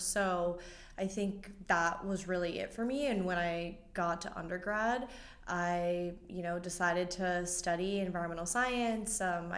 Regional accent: Miami, Florida, United States; So I grew up in Miami, around the ocean, in the ocean.

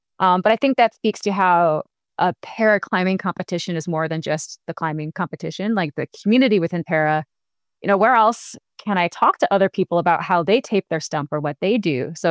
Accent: Maine, United States; I grew up outside of Acadia National Park, which has incredible climbing.

